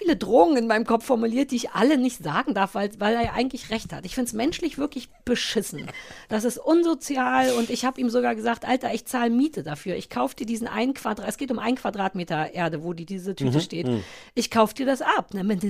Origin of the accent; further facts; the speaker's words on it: East Germany, Germany; Ich kenne alle auf dem Land. Ich bin so jemand, ich bin ein richtiger Ossi.